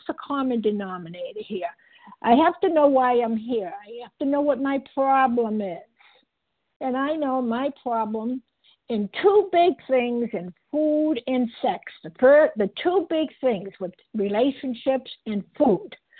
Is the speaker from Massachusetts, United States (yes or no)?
yes; Massachusetts, United States; I'm calling from Massachusetts. That's where I've lived all my life, practically.